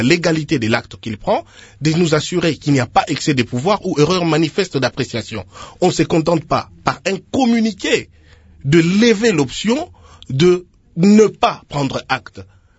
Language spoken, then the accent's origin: French; DR Congo; now in Paris, France; Mais en ce qui nous concerne en tant que Congolais debout et les membres des mouvements associatifs qui ont signé le manifeste des citoyens congolais à Paris